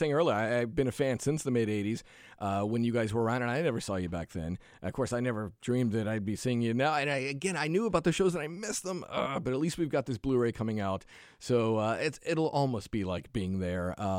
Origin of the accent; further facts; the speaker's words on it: Portsmouth, New Hampshire, United States; It's in Portsmouth, so we're on the seacoast. We're by the water.